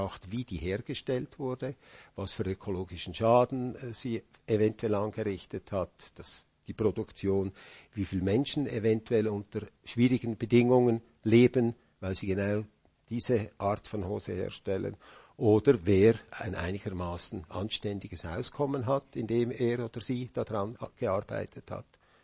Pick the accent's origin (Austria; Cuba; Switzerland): Switzerland; Zug; wo ich aufgewachsen bin, da war mal am Regierungsgebäude in Zug eine große Mauer